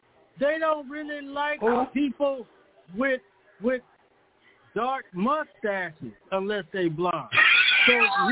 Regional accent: California, United States; I said, I'm from California. And I know some Crips and this, that, and the other.

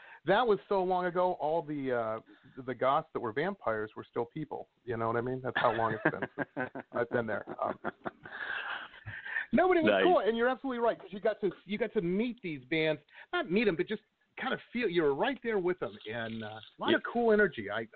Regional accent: Detroit, Michigan, United States; I moved from Detroit. I grew up in Detroit. And in Detroit, it was kind of weird.

